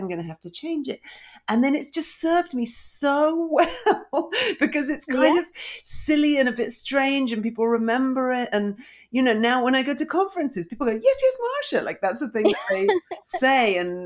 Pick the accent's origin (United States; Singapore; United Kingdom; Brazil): United Kingdom; England; now in Canada; bear in mind I'm English